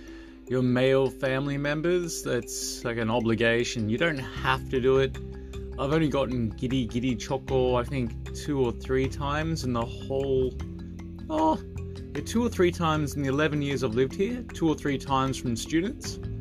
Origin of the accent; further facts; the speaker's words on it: Australia; and I'm an Australian